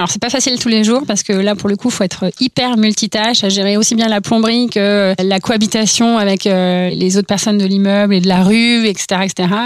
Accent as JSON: {"language": "French", "town": "Orsay", "region": "Île-de-France", "country": "France"}